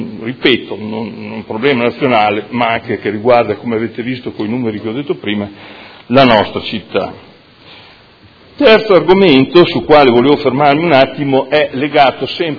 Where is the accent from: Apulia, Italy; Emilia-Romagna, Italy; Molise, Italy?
Emilia-Romagna, Italy; Modena; da Modenese, dico